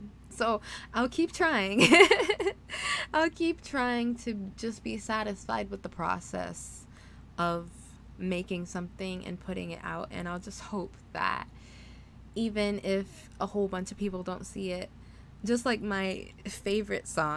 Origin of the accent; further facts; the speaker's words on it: the South, United States; accent: southern; Just like saying nigga, just like using my southern accent sometimes.